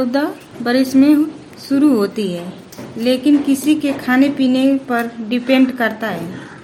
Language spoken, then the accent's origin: Hindi; Ghazipur, Uttar Pradesh, India; मैं गाजीपुर जनपद की रहने वाली हूँ। मेरी उम्र है 28 वर्ष, पिन कोड 27-52-02।